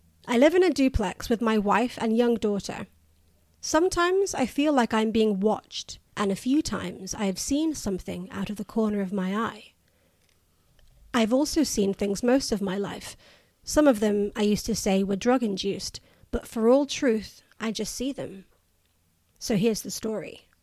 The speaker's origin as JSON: {"language": "English", "region": "California", "country": "United States", "said": "I'm from California, and you can use my name."}